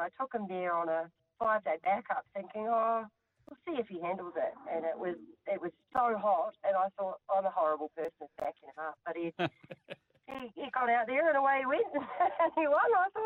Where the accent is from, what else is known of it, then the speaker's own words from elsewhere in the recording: New Zealand; now in Australia; No, I'm from New Zealand.